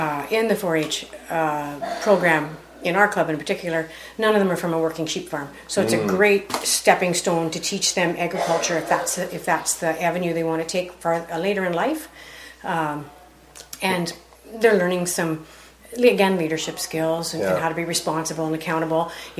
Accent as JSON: {"language": "English", "town": "Floridale", "region": "Ontario", "country": "Canada", "said": "I am from Floridale, which mm-hmm. is at the very tip of Waterloo County"}